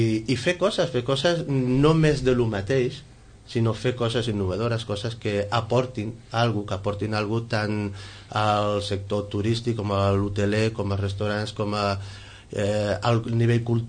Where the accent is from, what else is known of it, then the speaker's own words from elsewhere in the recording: Vilanova i la Geltrú, Catalonia, Spain; also born or lived in Sitges; jo he viscut 10 anys aquí a Sitges, per relacions personals vaig tornar a Vilanova, a la meva ciutat natal, tot i que sempre he estat molt lligat a Sitges.